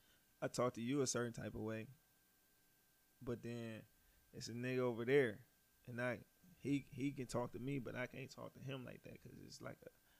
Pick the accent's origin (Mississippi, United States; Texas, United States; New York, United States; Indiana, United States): Mississippi, United States; Hopewell; also born or lived in Meridian; Yeah, we grew up in Meridian. Well, we was born in Meridian. The cab, it's like borderline. But we was raised in the country though, like this little town called Hopewell